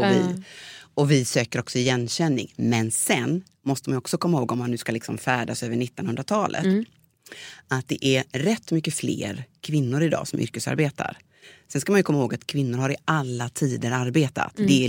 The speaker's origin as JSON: {"language": "Swedish", "country": "Sweden", "tie": "born there", "said": "här i det här landet där jag är född."}